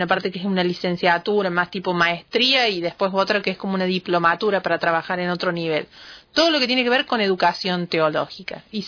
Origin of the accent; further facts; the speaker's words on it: Villa María, Córdoba, Argentina; somos de Argentina y somos de la provincia de Córdoba, de Villa María, la ciudad, del centro del país de Argentina.